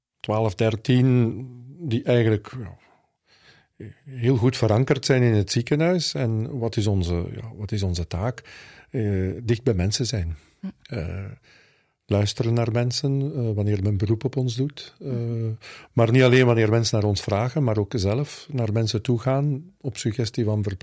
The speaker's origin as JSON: {"language": "Dutch", "town": "Vilvoorde", "region": "Flemish Brabant", "country": "Belgium", "tie": "born there", "said": "Ik ben geboren in Vilvoorde. Op 2 februari 1967."}